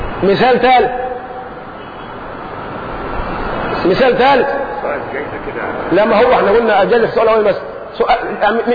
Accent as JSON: {"language": "Arabic", "country": "Egypt", "said": "من التحلل والسذاجة الموجودة فينا كمصريين"}